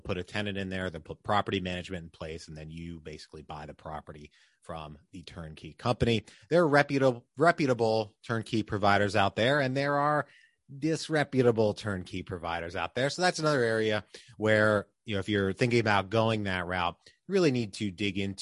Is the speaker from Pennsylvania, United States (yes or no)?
yes; Pennsylvania, United States; I grew up right near Hershey Park in Pennsylvania